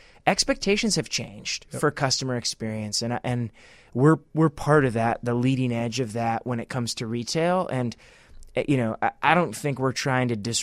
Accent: Michigan, United States; I'm from Michigan originally, and in the summer, we always take a trip up to northern Michigan

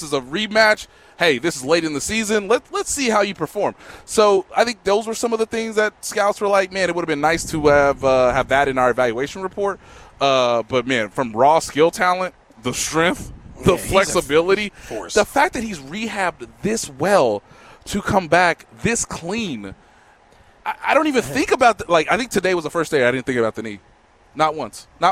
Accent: Kansas City, Missouri, United States; Because I love my city. I'm from Kansas City. Kansas City's home.

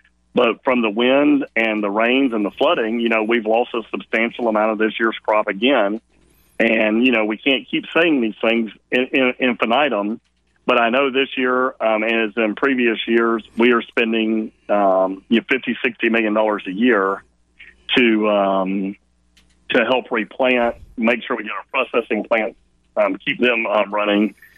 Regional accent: United States; Well, I'm an American, and I've lived here 58 years, and I want my family to grow up with the American dream that I grew up

